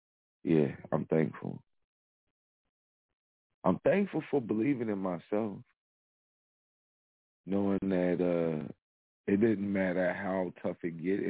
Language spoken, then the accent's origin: English; Kansas City, Missouri, United States; Shout outs to my hometown, Kansas City, Missouri.